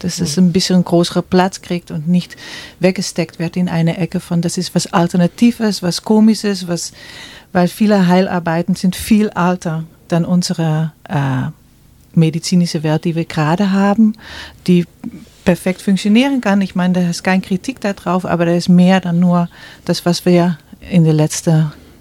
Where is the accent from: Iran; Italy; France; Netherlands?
Netherlands; now in Germany; Ich komme aus Holland. Ich bin 2012 hierher gezogen und habe mir ein paar Jahre gebraucht, um hier anzukommen